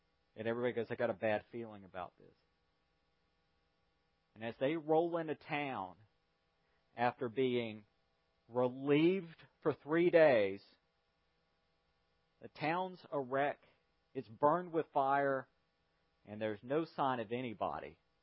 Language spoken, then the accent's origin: English; North Carolina, United States; I grew up in North Carolina, and one of the most celebrated things in North Carolina was the Lost Colony.